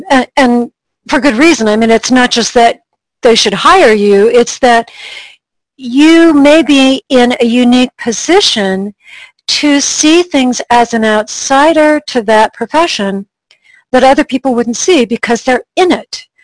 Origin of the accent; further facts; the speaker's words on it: Colorado, United States; I'm from Colorado and I'm watching the cannabis industry.